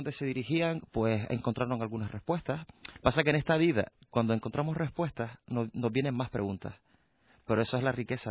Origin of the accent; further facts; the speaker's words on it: Canary Islands, Spain; Pero mi tierra es esta.